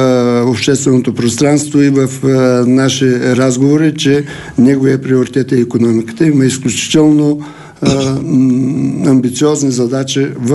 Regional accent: Stara Zagora, Stara Zagora Province, Bulgaria; Естествено от моя роден край, Стара Загора.

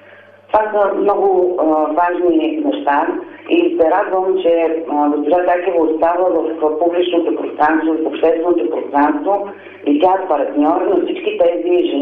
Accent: Plovdiv, Plovdiv Province, Bulgaria; аз съм от Пловдив, пловдивчанка

